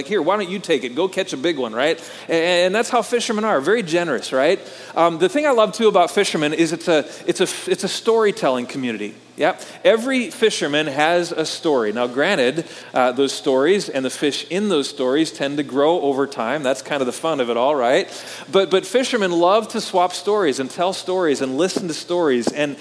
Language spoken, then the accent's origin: English; Wisconsin, United States; I grew up in Wisconsin, and as a little boy, my family would go up to a cabin on a small lake up in northern Wisconsin every summer.